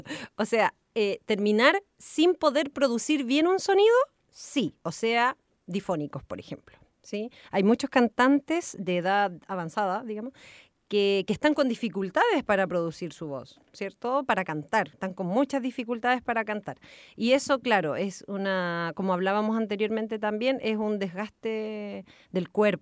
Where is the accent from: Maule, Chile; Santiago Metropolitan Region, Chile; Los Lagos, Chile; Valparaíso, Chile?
Valparaíso, Chile; San Sebastián; born there; Yo nací en San Sebastián, que pertenece a la hermosa comuna de Cartagena y al hermoso la hermosa provincia de San Antonio.